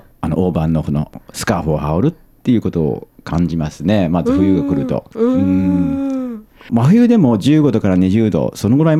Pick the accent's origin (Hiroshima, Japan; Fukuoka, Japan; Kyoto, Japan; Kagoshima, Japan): Kyoto, Japan; moved away as an adult; 古風な匂いのする京都で生まれ育って